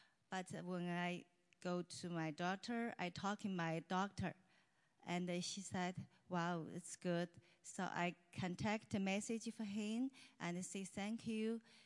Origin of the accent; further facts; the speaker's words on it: China; English is a second language; now in United States; You don't know English, but you are live China. You retire, you have good life. Why you have to find some man in America?